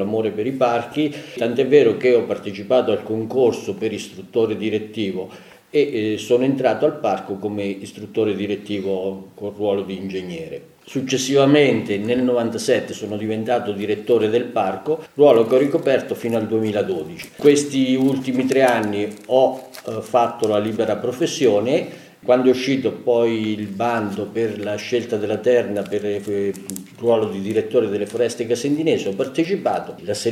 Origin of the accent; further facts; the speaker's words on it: Fermo, Marche, Italy; sono originario delle Marche di Fermo, mi sono trasferito a Pisa dopo essermi laureato perché ho iniziato a lavorare a Pisa.